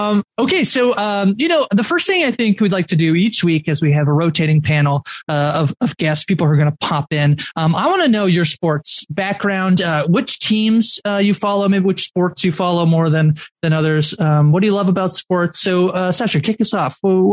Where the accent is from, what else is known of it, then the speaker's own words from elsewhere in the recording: Canada; I was saying earlier that I'm Canadian